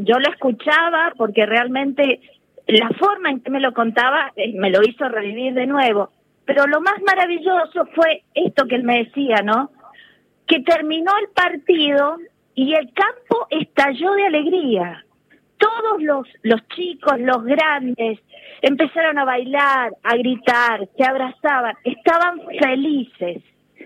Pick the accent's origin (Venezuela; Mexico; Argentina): Argentina; Y yo le explico que soy de Argentina.